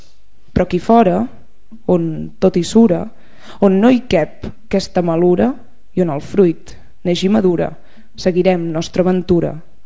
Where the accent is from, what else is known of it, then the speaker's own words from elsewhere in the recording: Casserres, Catalonia, Spain; jo sóc de Cacerres, allà al Berguedà, i a Cacerres hi ha una alzina molt gran, molt bonica